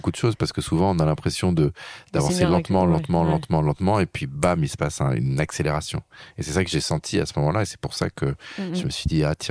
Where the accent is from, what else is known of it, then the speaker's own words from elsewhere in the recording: France; moi, je suis un Français